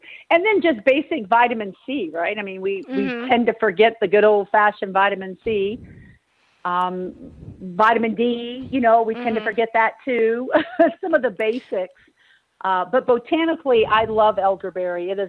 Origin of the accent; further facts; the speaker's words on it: Missouri, United States; born and raised in Midwest Missouri in the United States.